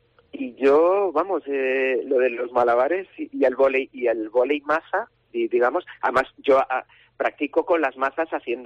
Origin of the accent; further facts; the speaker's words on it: Huesca, Aragon, Spain; ¿De dónde eres? De Huesca, ciudad.